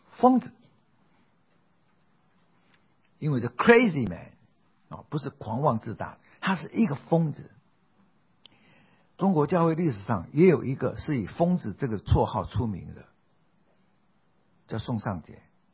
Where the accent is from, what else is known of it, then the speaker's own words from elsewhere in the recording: Taiwan; born there; 因为我是台湾出生的哈， … 我爸爸是福建惠安人，惠安就在泉州的东边，就是惠安。